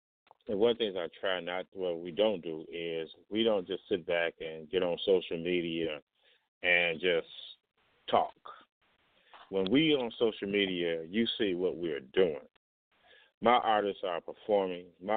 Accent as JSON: {"language": "English", "town": "Chicago", "region": "Illinois", "country": "United States", "tie": "born or raised there", "said": "It's my hometown. I'm going to try to hit a couple spots while I'm here. You know, I'm going to try to hit Escape. I'm going to try to hit the pub. We get it. So I'm here, y'all. Chi-Town, hit me up."}